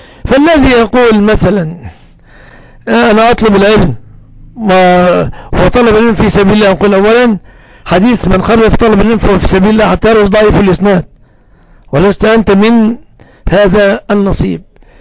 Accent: Egypt; عندنا في مصر

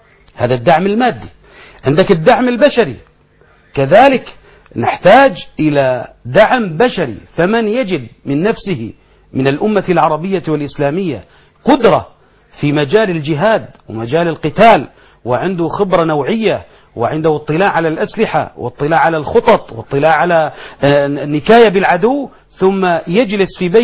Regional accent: Syria; أنا أقول كسوري

